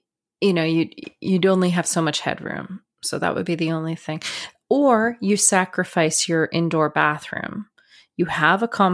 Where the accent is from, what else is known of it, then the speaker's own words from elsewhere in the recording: Canada; There's lots of things I'd love to kind of go deeper and explore in my home country.